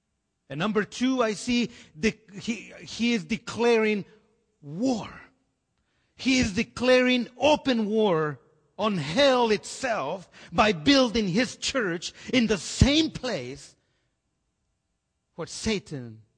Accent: California, United States; Growing up in California, there was a gentleman by the name of, well, at least he gave himself the nickname of Number.

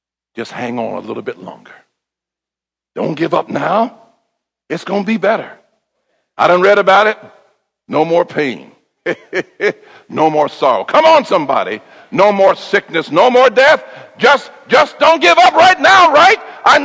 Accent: the North, United States; I was born and reared in the North. I'd not been exposed to racial prejudice before like that.

